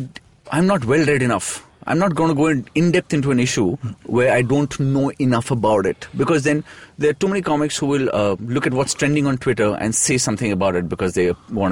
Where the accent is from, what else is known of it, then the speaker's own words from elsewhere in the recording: Delhi, India; I'm from the Delhi, sir.